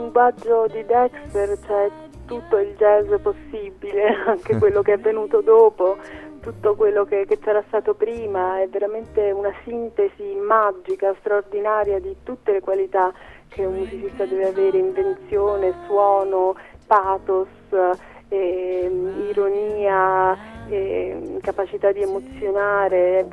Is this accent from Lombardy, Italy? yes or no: no; Apulia, Italy; now in Rome, Italy; ben lieta di tornare nella mia terra.